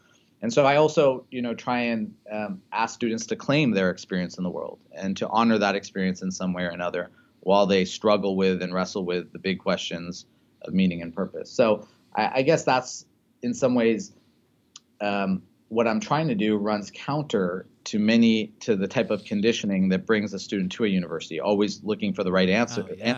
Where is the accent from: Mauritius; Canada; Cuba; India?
India; now in United States; for me as an Indian American, as an immigrant